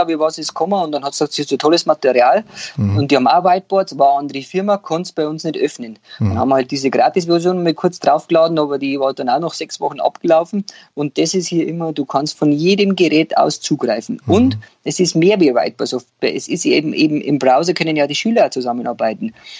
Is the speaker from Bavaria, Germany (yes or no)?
yes; Bavaria, Germany; da kann man jetzt als Bayer kann man ja an so ein Mibis-Team schreiben